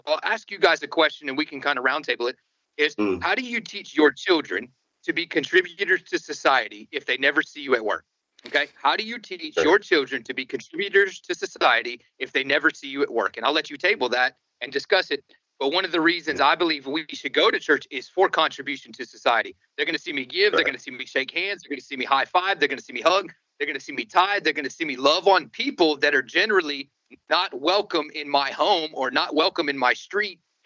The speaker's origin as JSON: {"language": "English", "region": "the South", "country": "United States", "said": "dude, I'm from the South, okay?"}